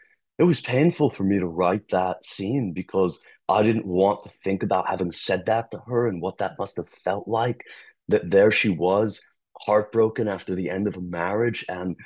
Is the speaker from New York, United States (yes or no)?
yes; Goshen, New York, United States; I would go to her home where I grew up near Goshen, Hudson Valley.